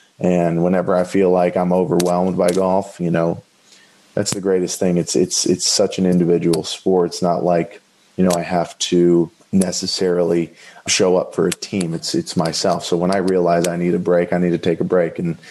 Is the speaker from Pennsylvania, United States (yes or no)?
yes; Pennsylvania, United States; I'm from Northeast Pennsylvania, grew up very blue collar, and I'm extremely thankful for that.